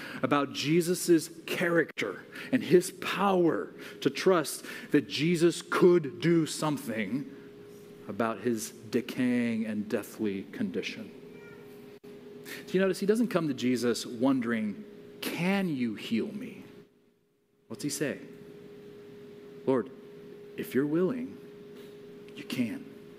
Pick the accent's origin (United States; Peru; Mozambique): Mozambique; Growing up in Mozambique, it was a country that was coming out of 30 years of war and horrific poverty and so forth.